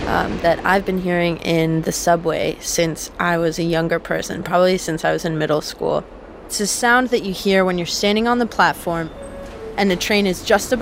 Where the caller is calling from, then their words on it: Chapel Hill, North Carolina, United States; I'm in the studio at WUNC in Chapel Hill.